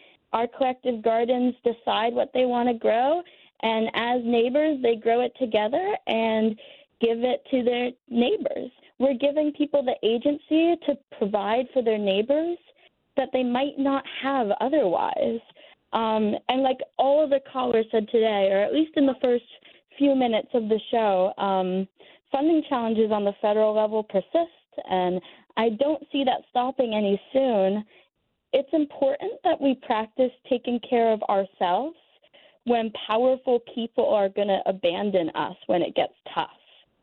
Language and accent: English; Brewer, Maine, United States; Hi, I'm not from Connecticut. I'm from Brewer, Maine.